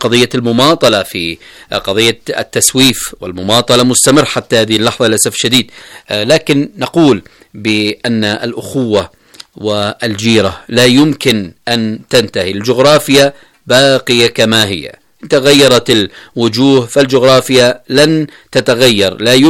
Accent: Yemen; على مدى 8 سنوات من التصدي والتحدي للعدوان على بلدنا اليمن

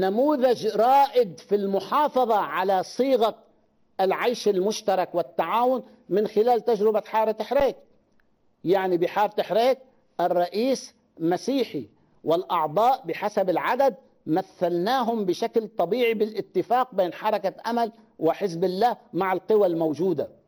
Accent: Lebanon; واعطونا مصالحنا في لبنان كلبنانيين،

